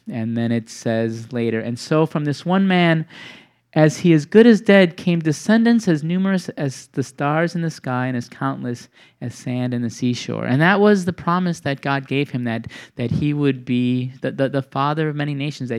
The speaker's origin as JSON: {"language": "English", "town": "Milwaukee", "region": "Wisconsin", "country": "United States", "tie": "born or raised there", "said": "Now, this is my hometown, Milwaukee, Wisconsin."}